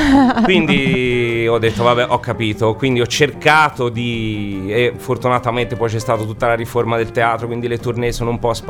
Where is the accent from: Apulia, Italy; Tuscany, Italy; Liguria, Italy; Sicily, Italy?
Tuscany, Italy; Prato; Io sono toscano di Prato, okay. Però mio papà è inglese del nord